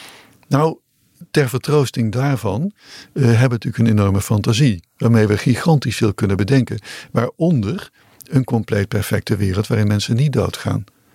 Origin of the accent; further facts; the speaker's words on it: North Brabant, Netherlands; terwijl in Brabant, waar ik vandaan kom, grote megastallen staan